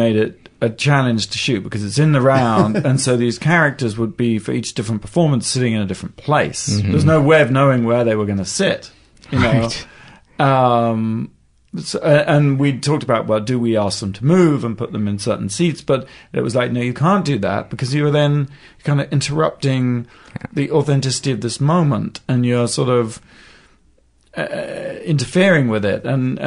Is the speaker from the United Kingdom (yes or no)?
yes; England, United Kingdom; I'm from England originally.